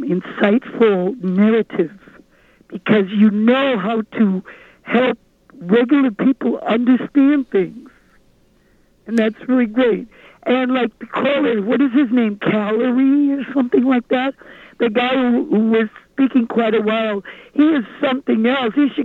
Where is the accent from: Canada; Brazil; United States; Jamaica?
Jamaica; I'm Jamaican too, baby.